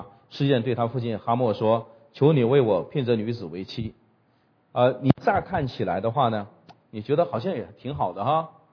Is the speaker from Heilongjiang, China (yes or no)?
yes; Jiamusi, Heilongjiang, China; 我老家是佳木斯的，啊，在过去的年代，这个佳木斯的名声是非常不好的，因为出小偷、出强盗。